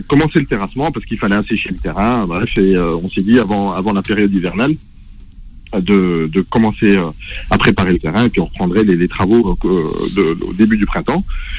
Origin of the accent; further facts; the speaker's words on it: Vesoul, Bourgogne-Franche-Comté, France; now in Lyon, France; je suis originaire de la Haute-Saône et de Vesoul précisément. Et puis, après mes études sur Lyon... je me suis déplacé, donc j'ai migré à Lyon